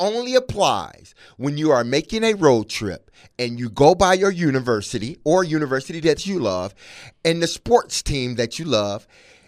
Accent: Nashville, Tennessee, United States; Tell him, hey, listen, I'm here from Nashville, and we're just passing through

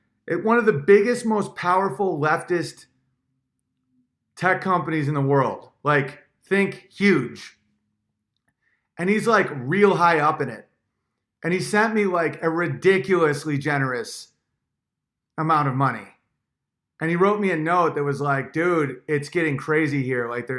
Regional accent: Canada; I have no motherland. I'm okay with that. I'm Canadian.

